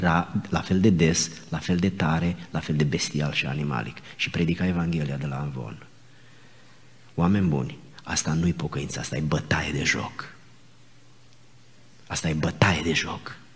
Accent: Romania; Chiar dacă suntem români

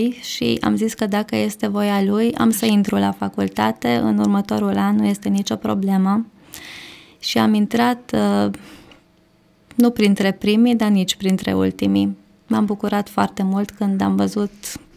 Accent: Adea, Arad County, Romania; Din județul Arad, din localitatea Adea și dintr-o biserică baptistă. Făceam parte în copilărie.

